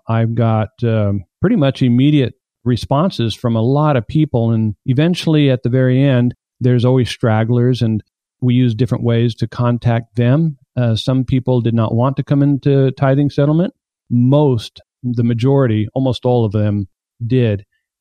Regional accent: Houston, Texas, United States; I'm from Houston, Texas.

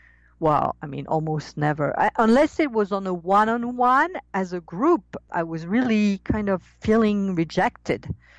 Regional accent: France; How was it growing up in France, not knowing? Well, it was feeling strange and not knowing why at all.

